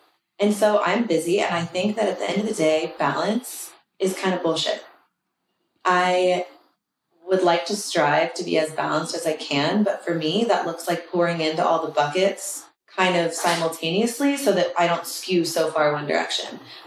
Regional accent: Austin, Texas, United States; also born or lived in Manhattan; I was born in Manhattan, and then I was raised in Austin. My dad was in tech, so we moved here when I was, like, 2, and I grew up here. Like, I definitely identify as, like, an Austin girl

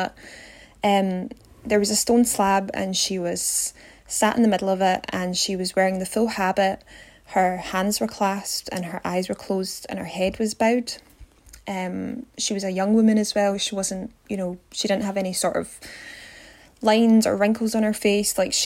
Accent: Glasgow, Scotland, United Kingdom; I'm from Glasgow in Scotland

